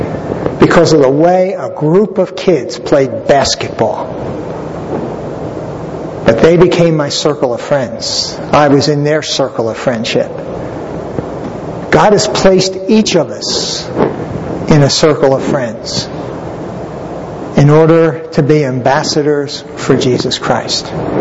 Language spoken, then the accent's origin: English; Philadelphia, Pennsylvania, United States; Hey, I grew up in Philly. I grew up with a basketball in my hand.